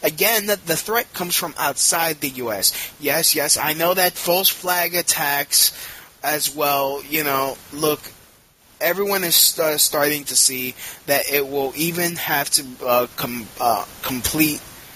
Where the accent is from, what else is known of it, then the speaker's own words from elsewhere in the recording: Brooklyn, New York, United States; No, I'm from Brooklyn. It's called being in a melting pot in New York.